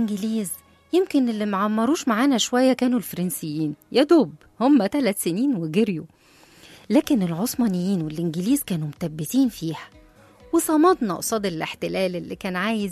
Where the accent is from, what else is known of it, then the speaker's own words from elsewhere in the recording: Egypt; وإحنا كمصريين متميزين بلهجتنا المصرية